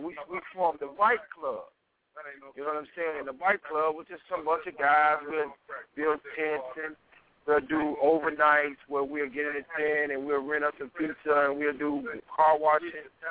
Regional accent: Chicago, Illinois, United States; I grew up in the Inglewood area. My grandmother with Hoover's son.

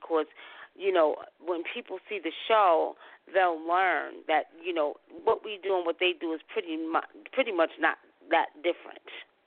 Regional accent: New York, United States; Although I was raised in New York, my grandmother, my aunts, and mother would not let us have it no other way. Africa was in the house.

